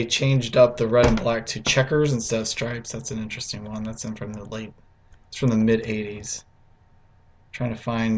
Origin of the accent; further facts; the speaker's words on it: United States; So I'm American.